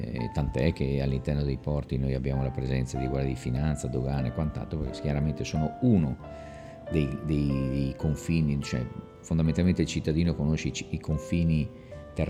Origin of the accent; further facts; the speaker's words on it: Verona, Veneto, Italy; born there; Io invece sono nato a Verona, che è una città che ha una grande vocazione logistica e intermodale, è il più grande nodo intermodale italiano